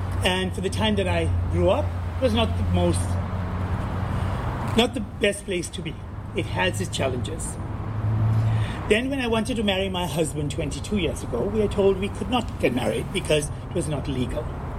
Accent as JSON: {"language": "English", "country": "South Africa", "tie": "born or raised there", "said": "Through my teens, growing up in South Africa, I was the obese kid, I was the kid of color, I was also the gay kid."}